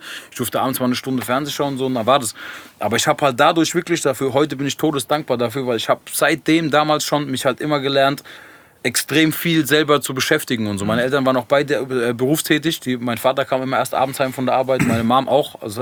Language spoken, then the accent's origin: German; Würzburg, Bavaria, Germany; now in Frankfurt, Germany; bin ja Wahl-Frankfurter dann irgendwann geworden. Ich bin ja in Bayern aufgewachsen. Ist jetzt weiß ich mega weit weg, also Würzburg.